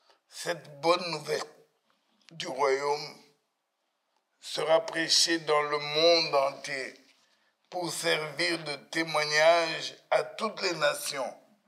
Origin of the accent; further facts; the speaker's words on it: DR Congo; Ça paraît, vous savez, nous venons du Congo, et au Congo, on pourrait dire que le message fait partie des grandes églises.